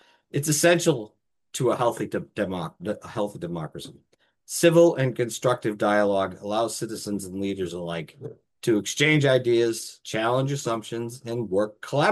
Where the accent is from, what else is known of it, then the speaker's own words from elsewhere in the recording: Watertown, Massachusetts, United States; now in Franklin, United States; in 1998, my wife Nicole and I moved to Franklin, actually from the city. She was from Rosendale, I was from Watertown, to set roots down here and start a family.